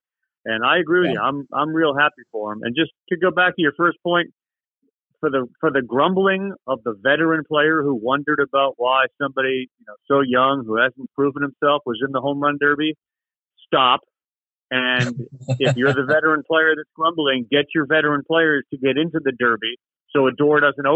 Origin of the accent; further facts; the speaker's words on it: New England, United States; Gosh, you know, I grew up in New England.